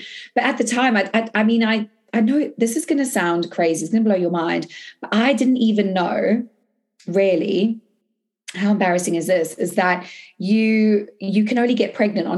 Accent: South Africa; So I'm not a vegan, I'm South African.

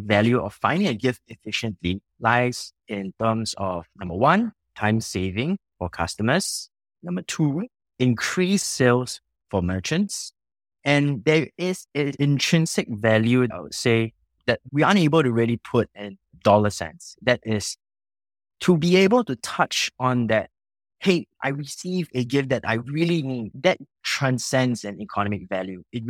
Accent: Singapore; Yes, I am originally from Singapore.

